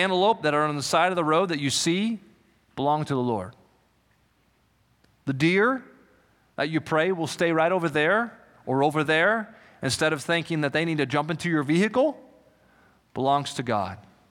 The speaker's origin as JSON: {"language": "English", "town": "Salina", "region": "Kansas", "country": "United States", "tie": "born or raised there", "said": "I grew up in Kansas, and from Salina, Kansas to Denver, Colorado on Interstate 70, I think you might be able to see some Denver from Salina."}